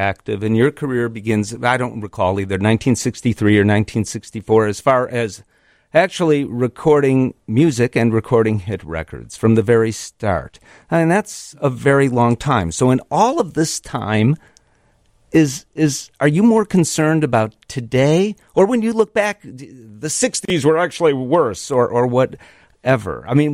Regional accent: Chicago, Illinois, United States; And being a Chicagoan, I should know this.

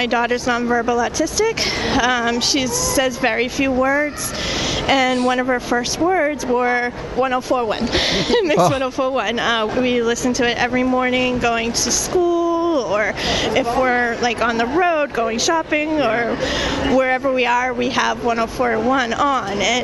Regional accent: Wilmington, Massachusetts, United States; We're from Wilmington, Massachusetts.

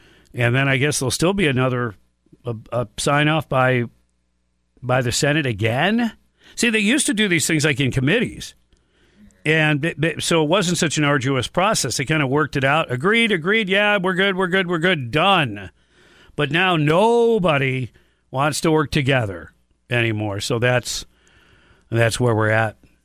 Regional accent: California, United States; We're environmentalists. We're eco-friendly. We're from California, the land of fruit, nuts, and honey.

